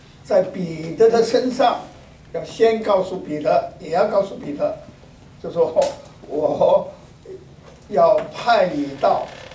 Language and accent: Chinese; China; 这个魂游向外是我们中国人翻译的